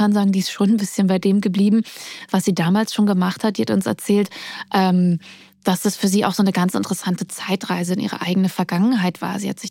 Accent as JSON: {"language": "German", "region": "East Germany", "country": "Germany", "said": "Ich bin ja selber Ossi und komme aus einer ostdeutschen Familie"}